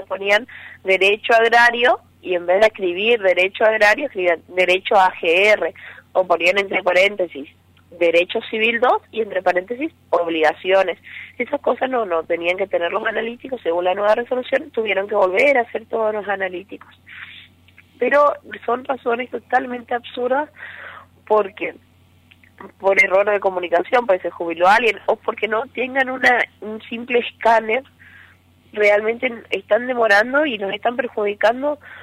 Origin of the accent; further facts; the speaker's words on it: Misiones, Argentina; yo soy de Misiones, me quiero matricular en Misiones